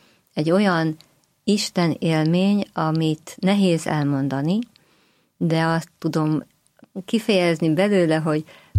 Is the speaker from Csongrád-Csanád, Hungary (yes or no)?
no; Rakamaz, Szabolcs-Szatmár-Bereg, Hungary; Én nagy községből származom, Rakamaznak hívják, Tokaj mellett